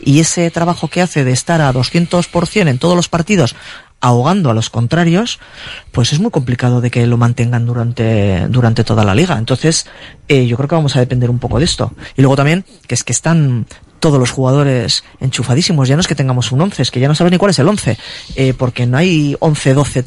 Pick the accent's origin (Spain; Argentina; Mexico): Spain; Bilbao, Basque Country; tenemos el nivel de ilusión que, encima que somos de Bilbao, pues se nos está subiendo un poco peligroso